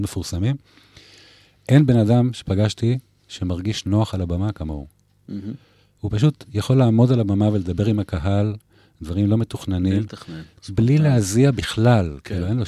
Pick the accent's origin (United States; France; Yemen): United States; also born or lived in Canada; זה שאני גדלתי בארצות הברית וקנדה, וזה אלבום שיצא לי בשפה באנגלית.